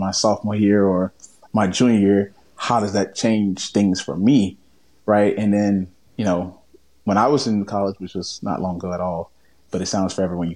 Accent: Miami, Florida, United States; So I'm from Miami, obviously, right? And we believe in South Florida, we have the best football and the best athletes when it comes to football, right?

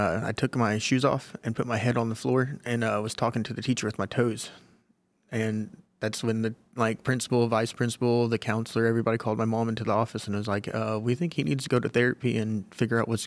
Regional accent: Arkansas, United States; He wanted me to go to Missouri, because I'm from Arkansas

